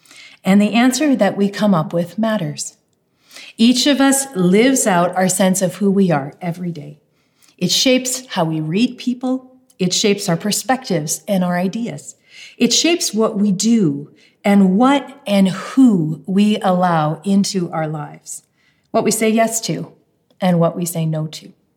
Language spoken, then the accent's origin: English; United States; I might say that I grew up in the United States. It's true, I did.